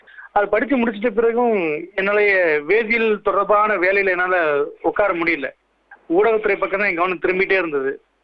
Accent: Chennai, Tamil Nadu, India; நான் பிறந்து வளர்ந்தது வட சென்னை காசிமேட்ல, ஒரு மீனவ சமுதாயத்துல பிறந்த, ஒரு மீனவர் குடியிருப்புல பிறந்த ஒரு ஆள் நானு.

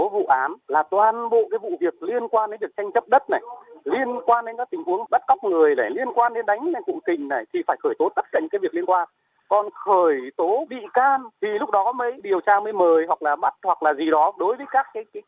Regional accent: Hanoi, Vietnam; Thì mình là dân Hà Tây, trong Đồng Tâm là một nửa cái làng đó là họ hàng nhà mình hiểu các cụ

